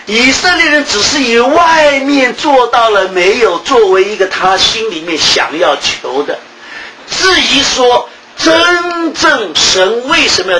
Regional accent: Shanghai, China; 像我们上海人都是打肿脸充胖子的

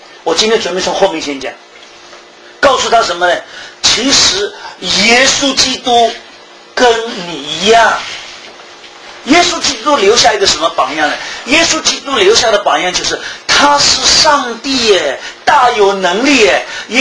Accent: Thailand; 像我们泰国人啊，这个他们有点阶级的啊，你是做这个做仆人的，你是做灶奶，你是做主人的

